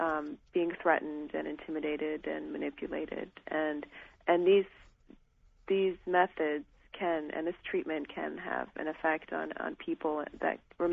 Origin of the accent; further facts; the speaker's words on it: United States; I'd never been to my father's native land of Iran, and I was born and raised in America.